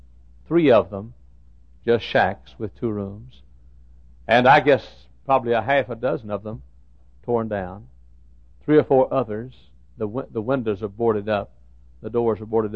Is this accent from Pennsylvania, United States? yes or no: no; Dallas, Texas, United States; the west side, southwest side of the city of Dallas, my hometown. It's been over 10 years since I spoke in the neighborhood where I grew up called the Oak Cliff section. I grew up out in the south part of the Oak Cliff section, which is called Lisbon